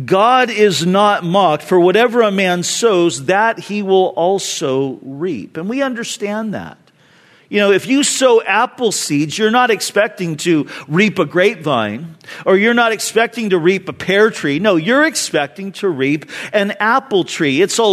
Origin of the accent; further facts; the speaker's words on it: California, United States; When I was growing up in Orange County, my friends and I, in my neighborhood where I lived, we liked to play cowboys and Indians when we were young.